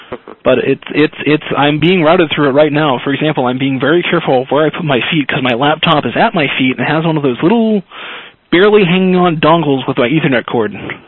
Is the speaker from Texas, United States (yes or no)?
no; Lynn, Massachusetts, United States; our full-fledged police in Boston have that, but in my hometown, Lynn, they actually had these like, you know, nice cheap Cherokees for a while.